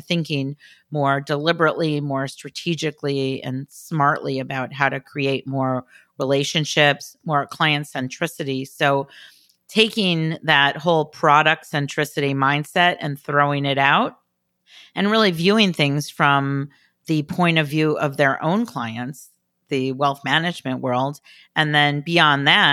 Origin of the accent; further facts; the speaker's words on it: Detroit, Michigan, United States; because I'm from Detroit and Michigan, in curling terms.